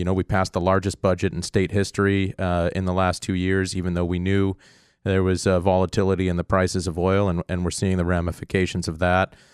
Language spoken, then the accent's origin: English; Kenai, Alaska, United States; I grew up here in the Kenai. I moved up here when I was nine with my family.